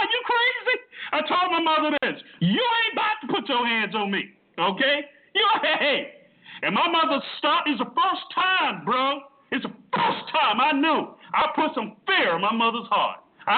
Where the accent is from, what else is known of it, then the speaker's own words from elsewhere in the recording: Miami, Florida, United States; I haven't been to Miami in over 30 years, but I come from Carousel City, Liberty City, okay?